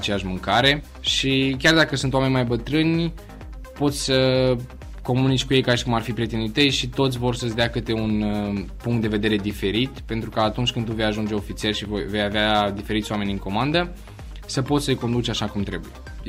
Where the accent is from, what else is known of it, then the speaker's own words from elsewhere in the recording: Romania; Da, noi suntem singuri studenți din România la Academia Forțelor Navale.